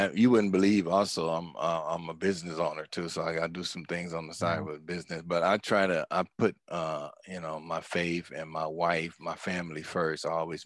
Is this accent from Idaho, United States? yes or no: no; Los Angeles, California, United States; I grew up in Los Angeles, been in Los Angeles all my life